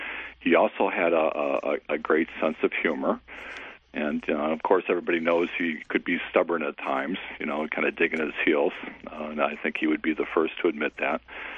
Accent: Detroit, Michigan, United States; Well, sure. Yeah, we grew up on the Lower East Side, and through the 60s and early 70s, and it was a wonderful, almost idyllic sort of childhood

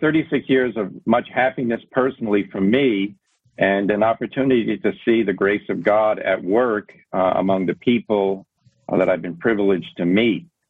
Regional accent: Brooklyn, New York, United States; born there; Yes, I was born in Brooklyn, New York, 1959. My parents came, my mom from Brooklyn, my dad from New Jersey, and they both Catholic, both practicing Catholics

